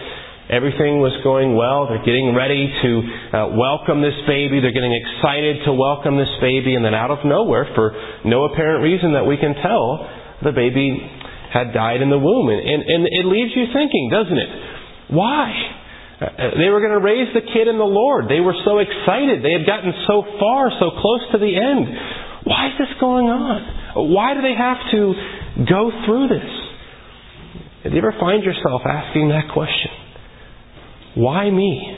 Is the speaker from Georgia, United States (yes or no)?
no; West Virginia, United States; Where I grew up in West Virginia, we had many steel mills.